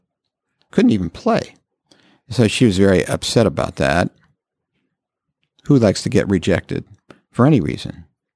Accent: Carmel, Indiana, United States; There are a lot of people ask me where I'm from, and I say Indianapolis. But lately, I've been saying, I'm from Carmel.

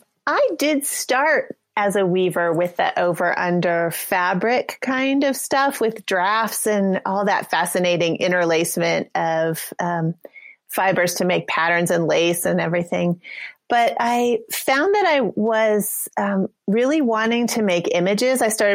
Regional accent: New Mexico, United States; I grew up in New Mexico and I studied with people in northern New Mexico for quite a few years.

